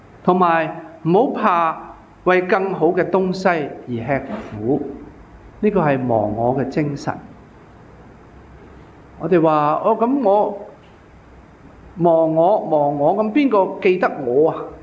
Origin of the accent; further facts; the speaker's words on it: China; 包括我们中国人都是自古以来以为呢，生命的根源是来自即是男性那方面